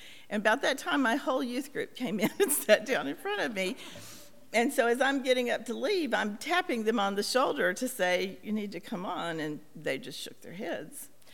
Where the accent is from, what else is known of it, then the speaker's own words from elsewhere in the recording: Carrboro, North Carolina, United States; I grew up in Carrboro, and the stores closed at noon on Wednesday so you could go home and work in your garden so you could go to church on Wednesday night.